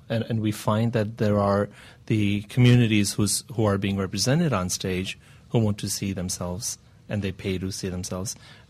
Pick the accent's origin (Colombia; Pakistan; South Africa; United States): Pakistan; born there; I'm first generation. I was born in Pakistan.